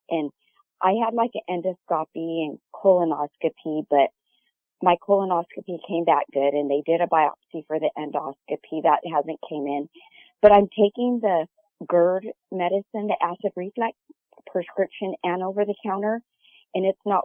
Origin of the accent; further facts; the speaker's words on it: Sacramento, California, United States; I'm from Sacramento, California.